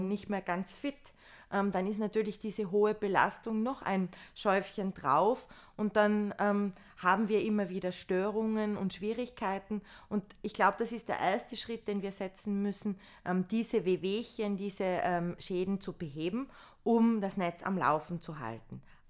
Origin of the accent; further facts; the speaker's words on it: Tyrol, Austria; Und wenn man mein Heimatbundesland Tirol nimmt, da sind ja sehr viele Berge.